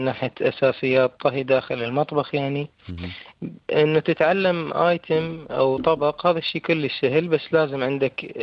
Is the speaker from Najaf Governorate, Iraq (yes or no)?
yes; Najaf, Najaf Governorate, Iraq; من النجف، عمري 20 سنة